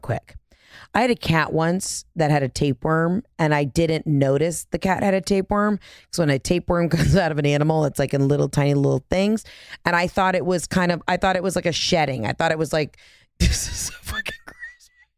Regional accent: Atlanta, Georgia, United States; Now, granted, I'm from Atlanta. You know, we eat, sleep, and breathe the Chick-fil-A.

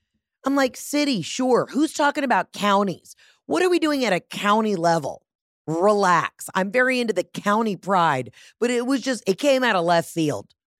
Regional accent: Atlanta, Georgia, United States

